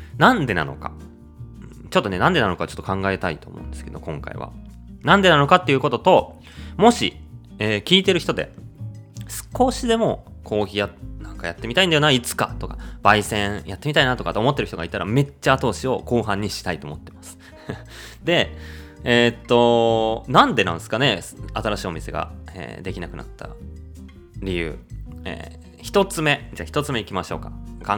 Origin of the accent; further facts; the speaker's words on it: Tokyo, Japan; 東京にいて、僕は東京出身で、まあ東京以外で暮らしたことはないんですけど、東京にずっといて